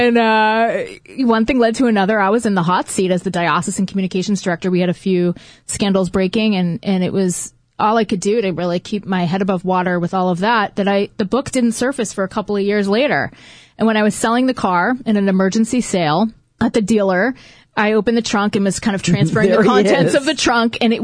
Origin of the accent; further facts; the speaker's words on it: Boston, Massachusetts, United States; You know, like there's New York in my blood, sort of, even though I'm from Boston.